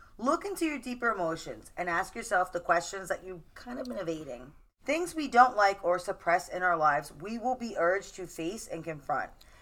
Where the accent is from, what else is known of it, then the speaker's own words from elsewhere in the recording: New York, United States; I'm a New Yorker. Bitch, I'm from New York.